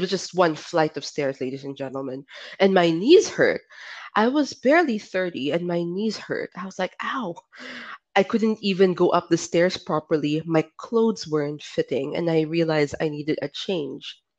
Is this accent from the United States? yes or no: no; Philippines; I'm for a Filipino.